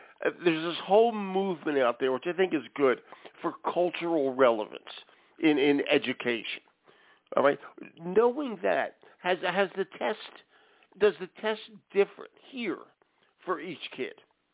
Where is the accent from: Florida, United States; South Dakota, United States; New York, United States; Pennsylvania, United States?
Pennsylvania, United States; Philadelphia; born there; For God's sakes, I live in Maine. I was born in Philadelphia.